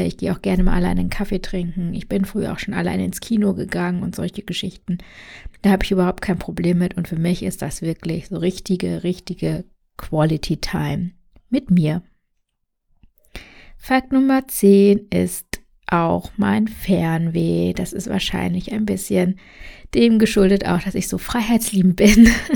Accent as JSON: {"language": "German", "country": "Germany", "tie": "born or raised there", "also_born_or_lived": "India", "said": "Und zwar bin ich in Indien geboren. Ich wurde aber adoptiert und lebe in Deutschland, seitdem ich 1 Jahr alt bin."}